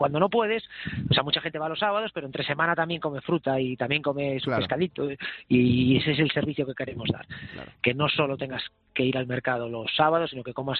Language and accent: Spanish; Malaga, Andalusia, Spain; Yo soy de Málaga.